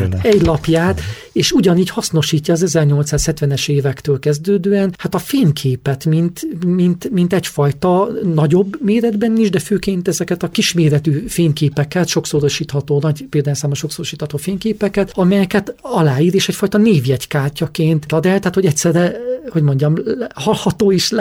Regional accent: Kézdivásárhely, Covasna, Romania; ugye székelyföldi vagyok, Kisdivásárhelyen mellől származom

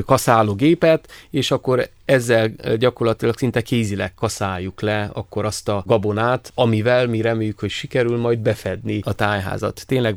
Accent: Cluj-Napoca, Cluj County, Romania; Én Kolozsváron születtem, Monostoron nőttem fel

